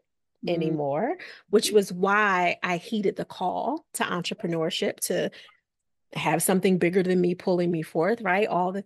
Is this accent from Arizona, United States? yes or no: no; Philadelphia, Pennsylvania, United States; I'm from Philadelphia. Excuse you.